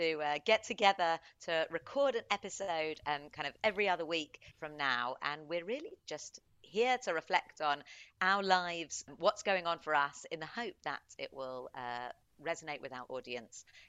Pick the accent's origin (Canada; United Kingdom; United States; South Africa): United Kingdom; as British Jews that come together in such a kind of extreme of diversity in so many different ways